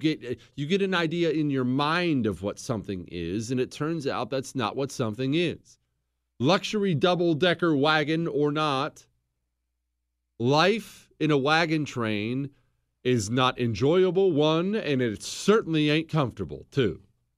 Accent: Rocky Mountains, United States; And anybody who's ever been out west, I grew up in the Rocky Mountains

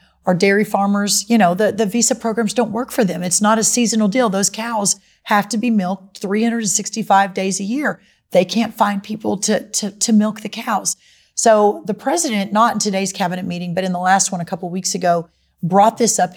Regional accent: Texas, United States; I'm a Texan, and our South Texas, the citrus farmers down there

